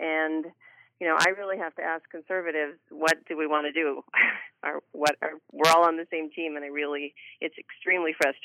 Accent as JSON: {"language": "English", "town": "New York City", "region": "New York", "country": "United States", "tie": "born or raised there", "said": "I grew up in New York City, so we had Mayor Trump and Mayor Koch battling it out"}